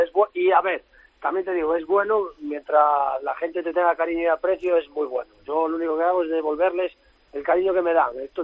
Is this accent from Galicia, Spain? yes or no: yes; Galicia, Spain; Bueno, yo y muchos más gallegos que hombre, tienen que estar fuera